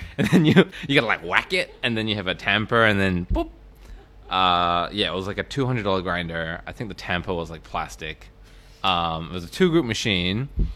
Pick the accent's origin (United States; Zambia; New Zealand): New Zealand; also born or lived in Japan; my parents were Korean, 한국人. But then I grew up in New Zealand, 신西兰.